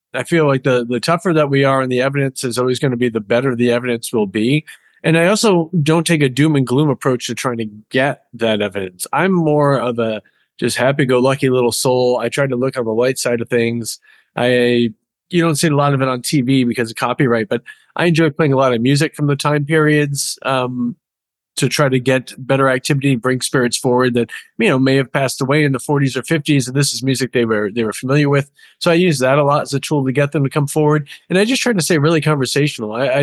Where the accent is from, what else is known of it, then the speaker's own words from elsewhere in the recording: Rhode Island, United States; But I started just exploring, growing up in New England, exploring on my own, going out with friends, meeting people after work.